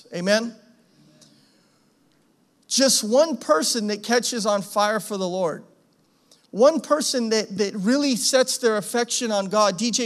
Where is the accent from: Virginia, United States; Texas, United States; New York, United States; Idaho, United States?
Idaho, United States; When I grew up in Idaho, we used to have forest fires every summer.